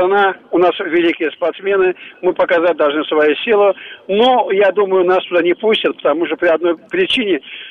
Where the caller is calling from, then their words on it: Moscow, Russia; я из Москвы.